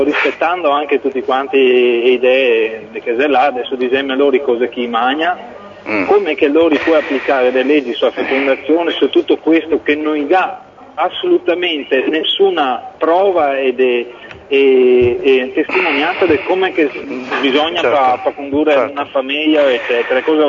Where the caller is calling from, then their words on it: Bassano, Veneto, Italy; Sono De Bassano.